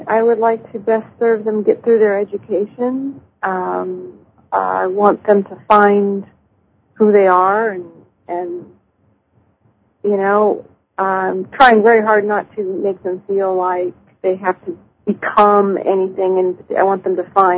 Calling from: Wilton, California, United States; From Wilton, California.

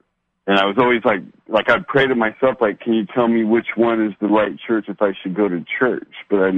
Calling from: San Diego, California, United States; I'm calling from San Diego, California.

